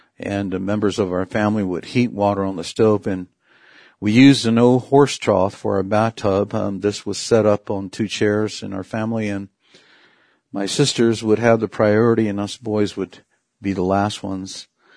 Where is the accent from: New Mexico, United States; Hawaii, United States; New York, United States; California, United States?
New Mexico, United States; Laguna; I'm from the Pueblo of Laguna right here in New Mexico. I'm from the Roadrunner and Turkey clan.